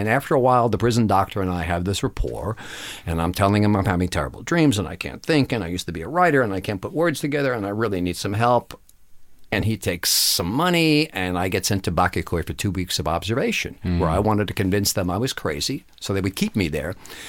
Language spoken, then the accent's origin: English; New York, United States; You know, I'm an American. I'm a New Yorker, goddammit.